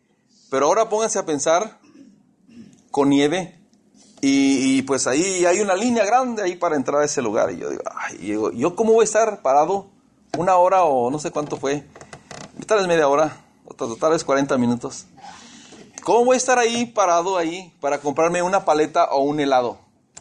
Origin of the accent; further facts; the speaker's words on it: Mexico; Ahora, soy bien mexicano.